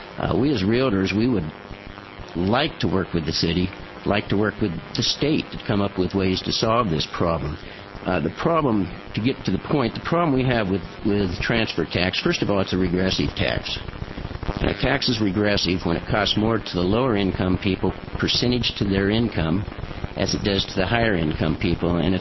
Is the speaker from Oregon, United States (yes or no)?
yes; Ashland, Oregon, United States; now in Medford, United States; I grew up in Ashland, born there, went through K through 12, graduated from SOU, 4 years of college there, moved to Medford in 74.